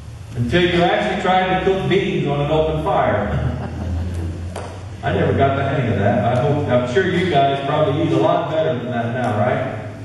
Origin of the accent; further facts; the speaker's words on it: Missouri, United States; I'm from Missouri. I like dry ground.